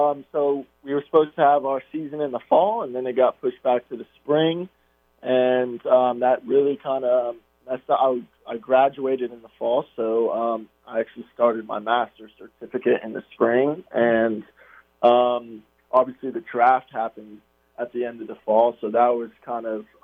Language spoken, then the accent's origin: English; Charleston, United States; And because I'm from Charleston, not far away, so I've been to Charleston.